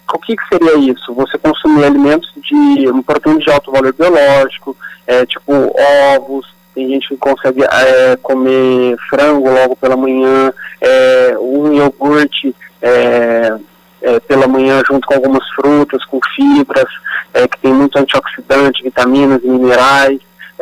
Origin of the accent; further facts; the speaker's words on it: Barreiros, São Paulo, Brazil; eu sou de Barreiros, interior de São Paulo, e assim que formado, busquei algumas especializações aí na cidade de São Paulo.